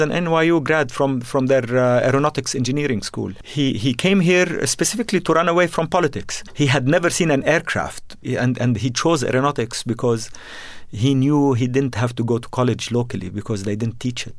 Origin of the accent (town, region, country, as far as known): Jordan; born or raised there; also born or lived in Beirut, Lebanon